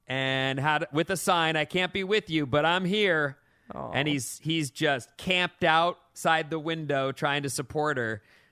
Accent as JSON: {"language": "English", "town": "Irvine", "region": "California", "country": "United States", "tie": "born or raised there", "said": "When I grew up in Irvine, California, I lived in a housing tract called The Colony."}